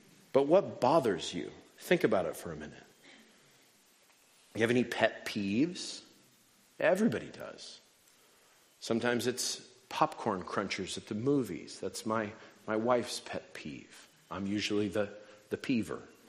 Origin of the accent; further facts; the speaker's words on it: New Mexico, United States; first language Spanish; English is a second language; So whatever your preferred heart language is, mine is Spanish, I'm from New Mexico.